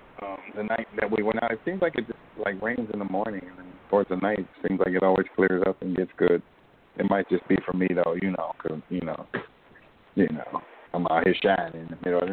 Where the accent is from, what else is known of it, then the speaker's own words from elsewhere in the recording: United States; Don't think just because I'm from America, I got some muddy boots on.